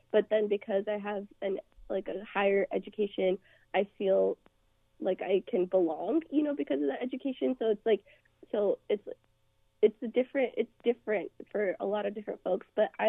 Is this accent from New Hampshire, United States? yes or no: no; Salem, Oregon, United States